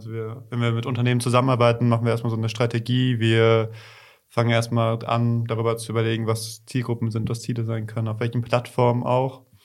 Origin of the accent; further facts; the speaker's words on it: Meschede, North Rhine-Westphalia, Germany; ich bin 22 Jahre alt. Ich komme gebürtig auch aus Meschede und wohne da auch schon jetzt mein Leben lang.